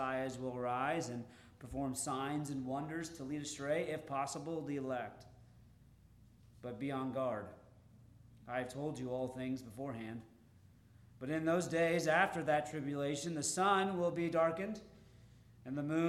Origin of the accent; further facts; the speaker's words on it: Georgia, United States; One of the things about growing up in Georgia is the pine trees.